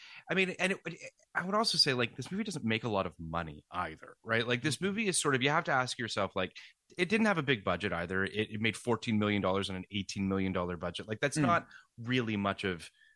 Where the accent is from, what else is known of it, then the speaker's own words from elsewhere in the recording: Toronto, Ontario, Canada; I grew up in Toronto, Michael.